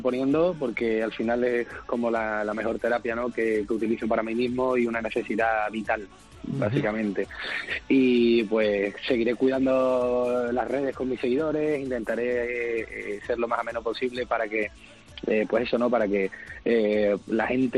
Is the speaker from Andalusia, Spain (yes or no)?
yes; Seville, Andalusia, Spain; como se dice en mi tierra, transmitir, ¿no?, todo el rato, y ser sevillano, por supuesto, para mí es un orgullo.